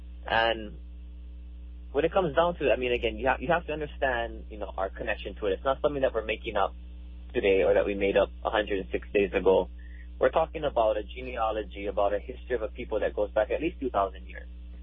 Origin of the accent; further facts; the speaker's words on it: Hawaii, United States; it's the language that I truly identify with and really is the foundation of my identity as a person, as a Hawaiian.